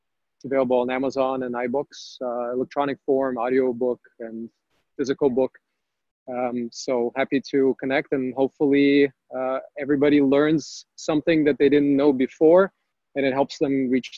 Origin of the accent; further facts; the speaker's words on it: Cupertino, California, United States; also born or lived in Odessa; I was born in Odessa, Ukraine, grew up in Cupertino